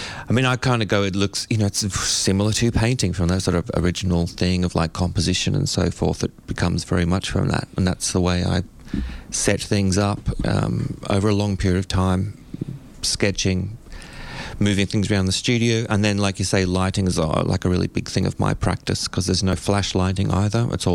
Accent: Byron Bay, New South Wales, Australia; Look, I grew up in Byron Bay, so my parents were, born in Sydney, and we travelled around a bit.

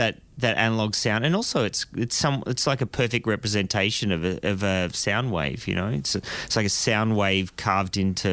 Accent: Albury, New South Wales, Australia; I guess I grew up in Albury in the country.

